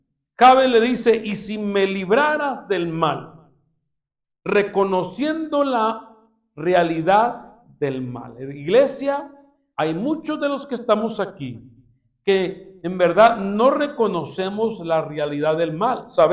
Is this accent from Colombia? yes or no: no; Tijuana, Baja California, Mexico; Yo recuerdo que en mi iglesia donde yo crecí, en Tijuana, en México